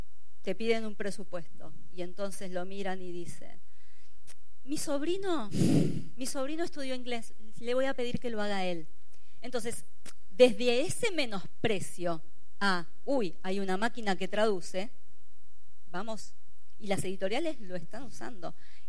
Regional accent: Argentina; Nosotras que venimos de Argentina

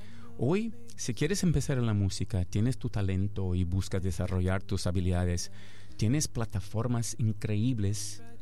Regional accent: Brazil; Spanish is a second language; yo soy de Brasil y en Brasil se escucha funk de lunes a lunes

